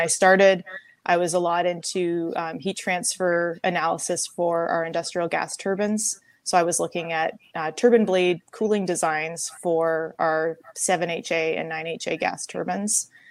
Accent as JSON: {"language": "English", "town": "Victoria", "region": "British Columbia", "country": "Canada", "tie": "born or raised there", "lives_now": "United States?", "said": "Canadian on my mother's side, Spanish on my father's side. But I was born and raised in Victoria, BC, Canada."}